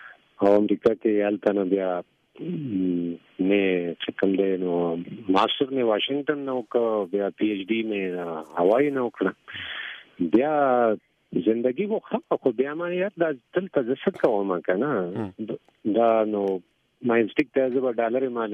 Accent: Swabi, Khyber Pakhtunkhwa, Pakistan; یوسفزای قبیلې سره مې په یوسفزای کې بیا مندار یم او صوابۍ سره مې تعلق دی

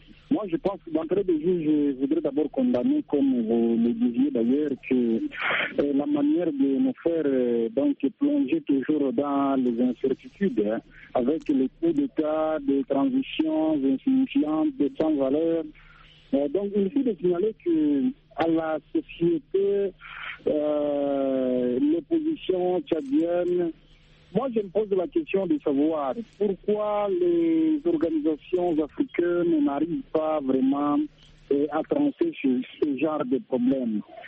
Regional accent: DR Congo; ici chez nous en RDC

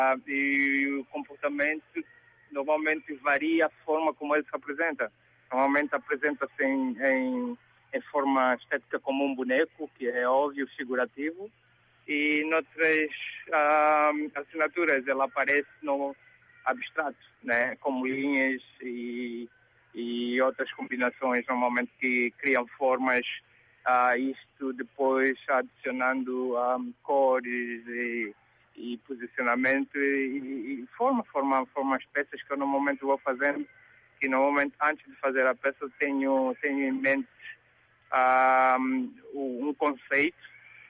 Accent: Angola; sendo angolano

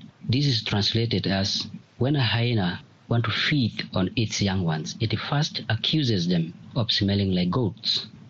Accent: Central Equatoria, South Sudan; from Loka West Salanya County, Central Equatorial State. My proverb goes like this in my local language, Bodilu.

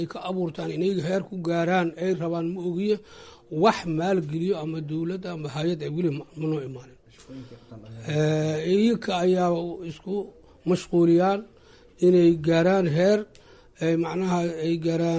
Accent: Balcad, Middle Shabelle, Somalia; aan leeyahay Balcad, aan ku dhashay heer Balcad aan ahay, reer Balcadow

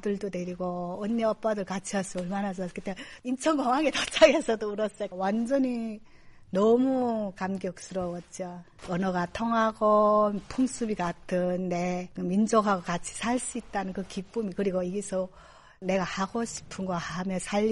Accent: North Korea; now in South Korea; 북한에서 고생하며 왔다고 정부에서 임대 아파트도 주고 생활할 수 있게끔 좀 도와주잖아요.

